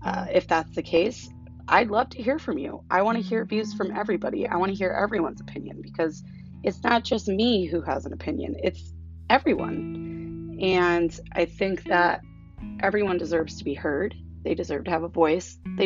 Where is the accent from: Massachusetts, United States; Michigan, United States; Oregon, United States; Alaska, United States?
Alaska, United States; Anchorage; So growing up in Anchorage, Alaska was pretty amazing. Actually, it's beautiful there.